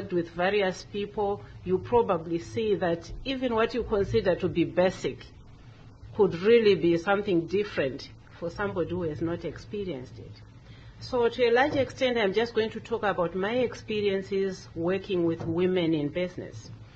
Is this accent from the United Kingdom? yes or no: no; Zimbabwe; now in United States; from Zimbabwe. I came to the U.S. last year in July, so this is my first winter here.